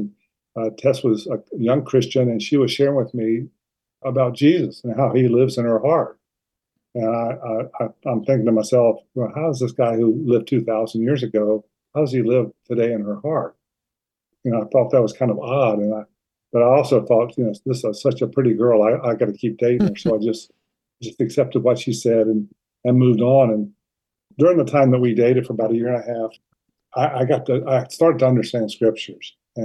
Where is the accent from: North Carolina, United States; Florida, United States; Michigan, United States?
North Carolina, United States; Charlotte; also born or lived in Akron, Ohio / Bryan, Texas / New Orleans / Goldsboro, North Carolina; Well, you know, I grew up in Charlotte. I was born in Akron, Ohio, and my dad worked for Goodyear Tire.